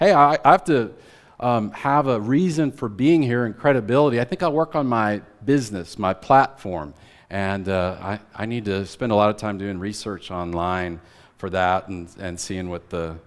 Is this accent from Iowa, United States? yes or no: yes; Iowa, United States; And in our case, you know, I'm from Iowa. That's, for those of you who don't know geography, that's north, in the north part of the United States.